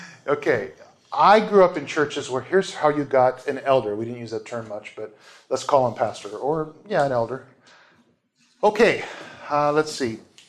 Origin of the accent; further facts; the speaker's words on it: United States; But, I mean, I grew up in the States, so democracy, right?